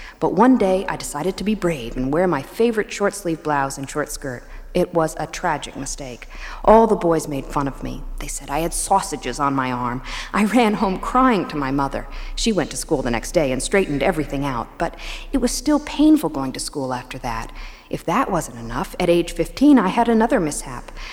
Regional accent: Greenwich, Connecticut, United States; I grew up in Greenwich, Connecticut, in a wonderful family environment.

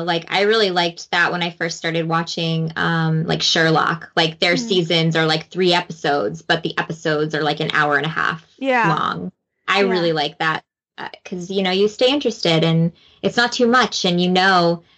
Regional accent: Chicago, Illinois, United States; and I grew up in Chicago, so like I was super excited with like the kind of the connection of that character.

